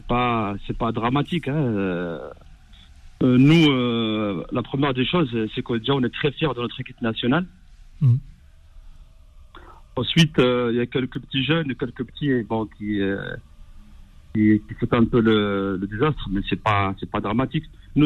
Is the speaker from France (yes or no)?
no; Morocco; Ah, côté marocain, franchement, là, je suis marocain à 300%.